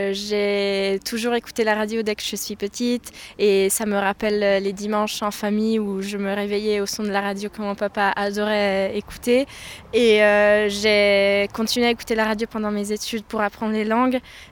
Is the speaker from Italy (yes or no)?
yes; Italy; j'ai 25 ans et je suis italienne.